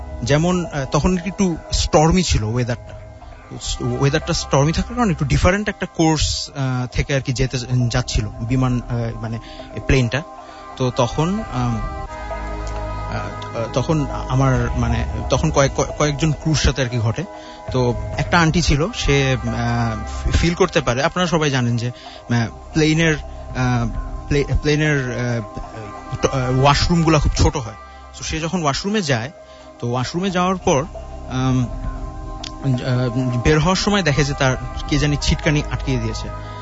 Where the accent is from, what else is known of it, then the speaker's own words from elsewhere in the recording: Mohammadpur, Dhaka Division, Bangladesh; আমি মোহাম্মদপুর থেকে এসেছি, আমি আগেই বলেছিলাম।